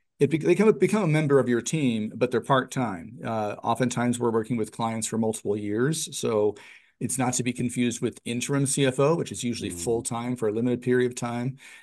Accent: Denver, Colorado, United States; also born or lived in Minnesota; now in Boulder, United States; I'm nearly a Colorado native. I was in Minnesota, but I grew up in Denver, and I've been, like I said, been in Boulder, raised my kids here.

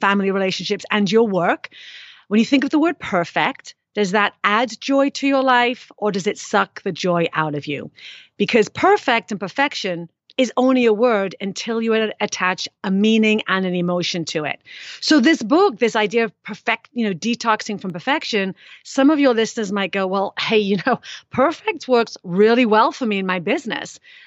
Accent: United Kingdom; I am British. My dad was Scottish, though.

